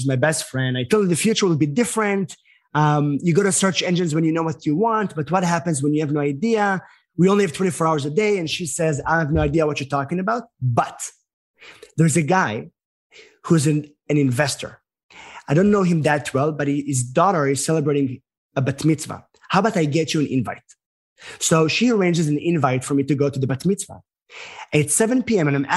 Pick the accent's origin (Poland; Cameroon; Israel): Israel; now in United States; You have the chutzpah to go and ask for anything as an American being from Israel, you know?